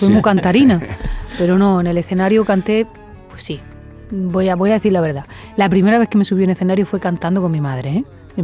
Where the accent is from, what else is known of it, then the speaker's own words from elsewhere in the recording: Region of Murcia, Spain; Soy murciana. Hija de padre jerezano. O sea, al final he pasado muchísimo tiempo en Jerez. Mi abuelo también era jerezano. Bueno, mi abuelo nació en Cádiz, pero se crió en Jerez. Y he pasado mucho tiempo en Jerez.